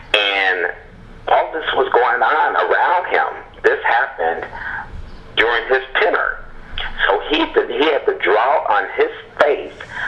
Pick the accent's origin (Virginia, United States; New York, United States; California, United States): California, United States; Indio; I grew up in Indio, California, in the desert.